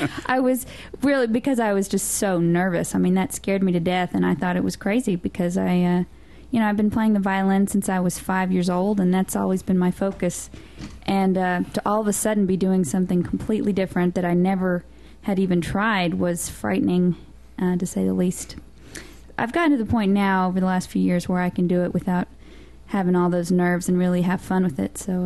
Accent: Austin, Texas, United States; I had just finished music school, and I'm from Texas, so I went back home to Austin

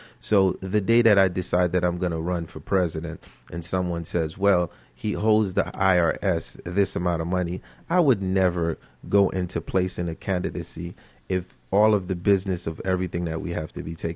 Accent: Haiti; With me, when it comes to Haiti, I am from Haiti.

